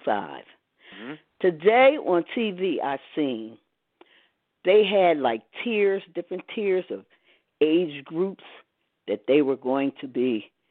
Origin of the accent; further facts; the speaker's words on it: Philadelphia, Pennsylvania, United States; I'm originally from Tioga, across Allegheny Avenue.